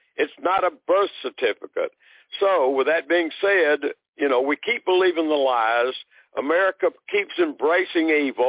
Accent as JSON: {"language": "English", "region": "Texas", "country": "United States", "tie": "born there", "said": "However, I was born in Texas. I have a birth certificate from the state of Texas"}